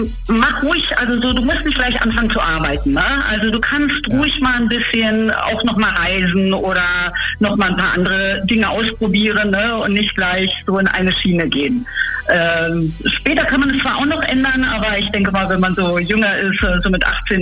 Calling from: Berlin, Germany; aus Berlin.

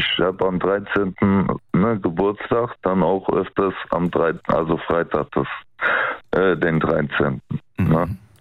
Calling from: Aachen, North Rhine-Westphalia, Germany; Ich komme aus Aachen.

